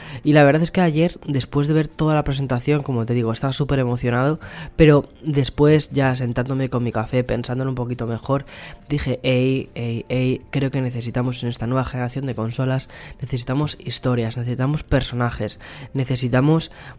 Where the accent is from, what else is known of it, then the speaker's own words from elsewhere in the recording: Aranjuez, Community of Madrid, Spain; now in California, United States; como sucede en mi pueblo en Aranjuez, mis padres me lo cuentan. Y aquí, por ejemplo, en California, que sí que podemos salir con muchas precauciones, pero podemos salir.